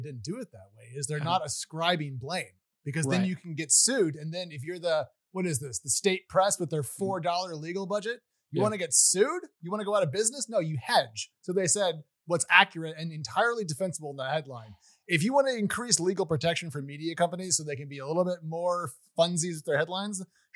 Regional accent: Oregon, United States; kind of the same group that I grew up with in Oregon.

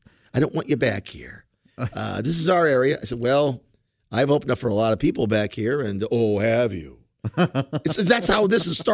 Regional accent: Ireland; But I'm Irish, and this when I get mad, sometimes that burner stays on.

